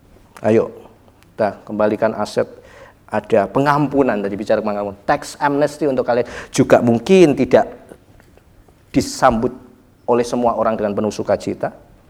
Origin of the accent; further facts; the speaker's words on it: Surabaya, East Java, Indonesia; Saya orang Surabaya yang terbiasa spontan.